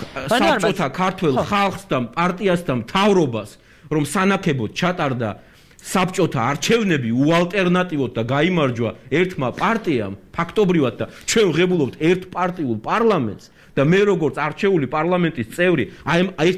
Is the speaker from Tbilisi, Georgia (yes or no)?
no; Batumi, Adjara, Georgia; ჩემი დაკვირვებით ახლა ბათუმელი ვარ, დავიბადე, გავიზარდე, ამდენი წელი იქ ვცხოვრობ.